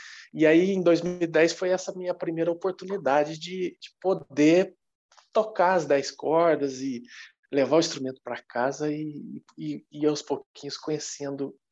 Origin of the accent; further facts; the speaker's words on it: Lavras, Minas Gerais, Brazil; now in São João del Rei, Brazil; Moro em São João, Dom. Moro aqui há 14 anos, sou natural de Lavras. Aí, com os meus 18 anos, vim para cá para estudar música e acabei ficando aqui